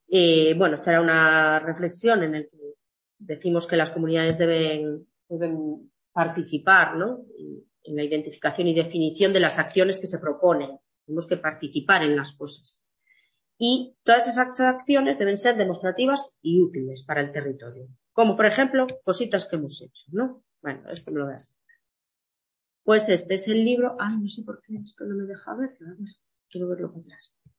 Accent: Vega de Espinareda, Castile and León, Spain; somos de Vega de Espinareda, somos de Candín, somos de Fornera, somos de donde seamos. Que no pasa nada por vivir en un pueblo

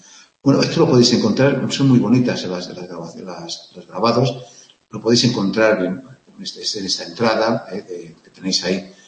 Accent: Germany; No sé, soy alemán y por lo tanto no sé qué tal es esto.

